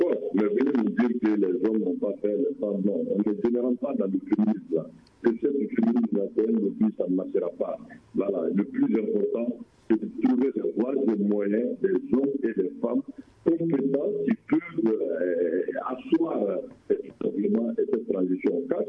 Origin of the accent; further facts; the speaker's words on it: Mali; Mais on est d'accord que tous les Maliens soient associés à ce qui engagera notre pays très rapidement.